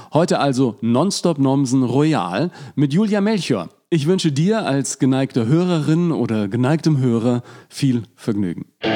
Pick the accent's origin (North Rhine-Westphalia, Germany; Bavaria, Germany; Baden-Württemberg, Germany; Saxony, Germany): Bavaria, Germany; für mich als Franke das, das Heißeste, dass die ganzen Winzers im Prinzip ihre Wurzeln bei uns in Franken haben.